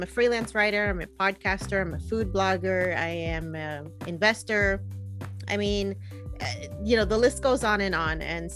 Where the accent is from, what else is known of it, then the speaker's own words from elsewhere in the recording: New Jersey, United States; Yeah, no, I grew up in New Jersey.